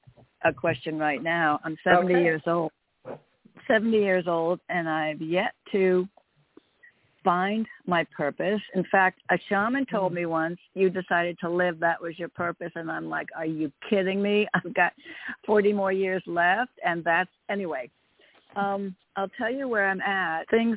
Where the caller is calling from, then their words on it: Connecticut, United States; Sorry, from Connecticut.